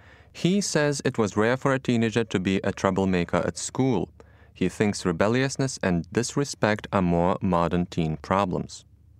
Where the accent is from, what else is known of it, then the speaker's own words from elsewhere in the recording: Vilnius, Vilnius County, Lithuania; now in Chicago, United States; I come from Vilnius, the capital city of Lithuania. I live in Chicago now, but I grew up in Vilnius in the 80s and 90s in an apartment with my immediate family